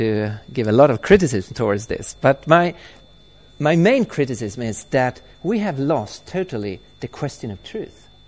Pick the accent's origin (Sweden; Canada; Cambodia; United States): Sweden; I come from Sweden, the very secular country of Sweden